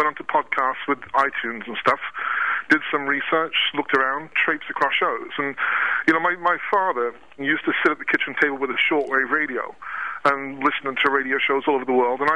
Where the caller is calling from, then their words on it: Brussels, Brussels-Capital Region, Belgium; Well, I'm calling from Brussels in Belgium, which is basically the country north of France, south of Holland.